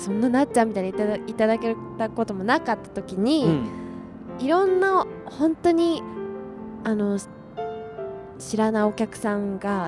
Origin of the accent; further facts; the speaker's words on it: Tokyo, Japan; 私は、うん、東京生まれ東京育ちなので